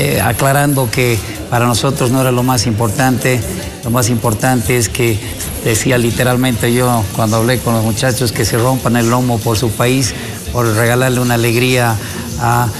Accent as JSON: {"language": "Spanish", "country": "Bolivia", "said": "los problemas que tenemos como sociedad boliviana"}